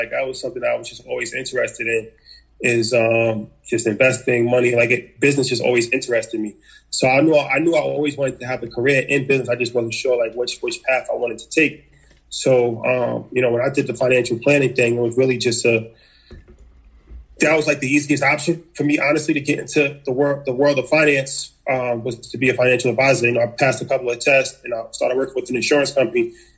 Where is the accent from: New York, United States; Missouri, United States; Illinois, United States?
New York, United States; I come from New York. Just grew up like, you know, regular kid.